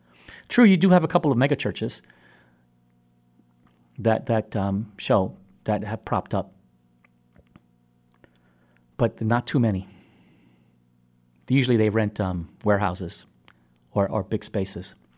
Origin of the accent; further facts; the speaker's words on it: Hawaii, United States; also born or lived in Puerto Rico; I came here from Hawaii, and many times I identify as someone from Hawaii rather than someone from Puerto Rico. I lived in Hawaii longer than I lived in Puerto Rico.